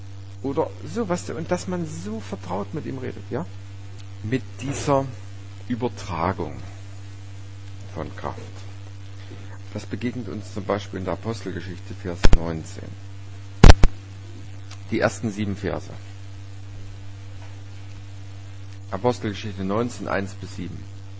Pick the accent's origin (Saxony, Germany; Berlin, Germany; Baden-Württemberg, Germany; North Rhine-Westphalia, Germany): Saxony, Germany; Ich kenne das mal aus dem Ort, aus dem ich stamme, aus dem Erzgebirge.